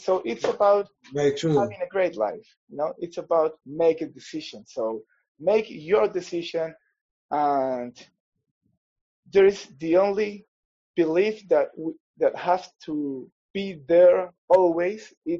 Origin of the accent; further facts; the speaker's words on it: Peru; So you can find me like … you know, I'm from Peru.